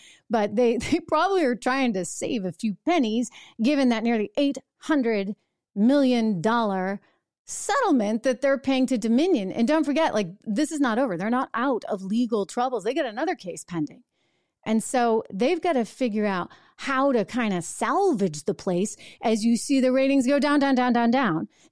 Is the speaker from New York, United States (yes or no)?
yes; New York, United States; And by the way, I come from New York. This is weird.